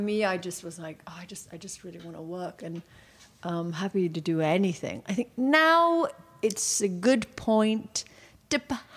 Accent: Portugal; And I grew up in Portugal, but we'd go back every, you know, for so it's a 2-hour flight, so you're back a lot.

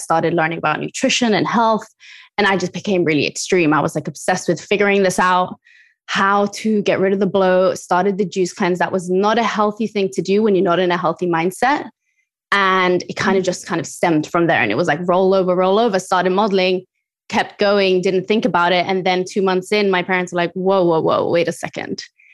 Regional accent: Spain; We grew up in Spain, so ingredients are pretty clean. It's a very different eating culture over there.

